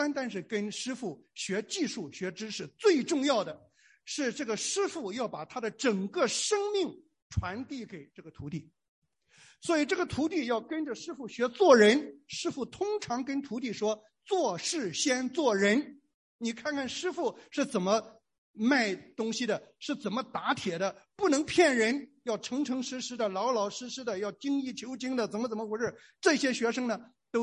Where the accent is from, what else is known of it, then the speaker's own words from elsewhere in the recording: northern China, China; 因为我小的时候在中国的北方啊